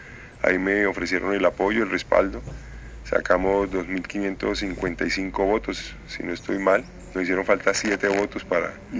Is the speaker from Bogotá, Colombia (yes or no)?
no; Bucaramanga, Santander, Colombia; Y vengo a Bucaramanga nuevamente a mi tierra